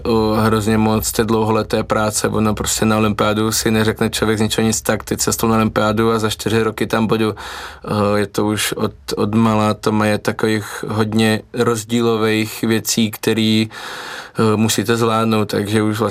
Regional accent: Kroměříž, Zlín Region, Czechia; tím, že pocházím z Kroměříže, z takového malého města

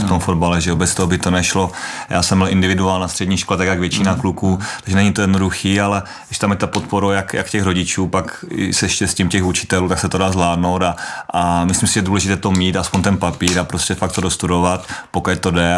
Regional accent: Brumovice, Moravian-Silesian Region, Czechia; also born or lived in Opava; Takhle, jsem narozen v Opavě, takže jsem Opavák, ale přesně rodiče bydlí v Brumovicích, což je vesnice kousek od Opavy, a tam jsem vlastně vyrůstal, ale pak do školy jsem chodil do Opavy samozřejmě a už jsem přejížděl z Brumovic do Opavy.

